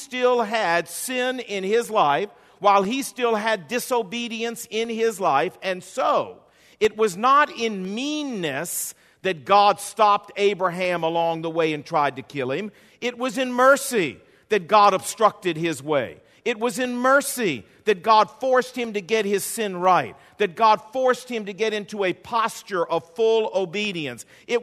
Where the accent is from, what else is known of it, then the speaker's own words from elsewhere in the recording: Washington, United States; I'm sorry, I'm from Washington. I'm sorry.